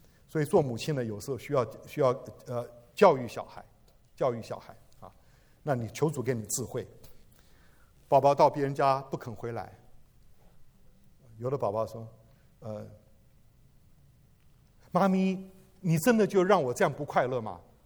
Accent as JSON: {"language": "Chinese", "country": "China", "said": "身为中国人"}